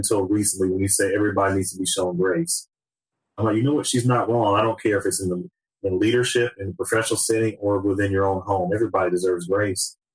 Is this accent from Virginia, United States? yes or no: yes; Virginia, United States; I love the East. I'm from Virginia, so I would be thrilled to live either in Maryland or, well, North Carolina.